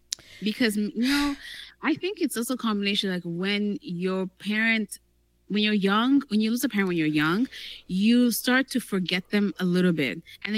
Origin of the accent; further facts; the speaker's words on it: Benin City, Edo, Nigeria; Take me to Benin City. Like, come on now. That's my hometown now.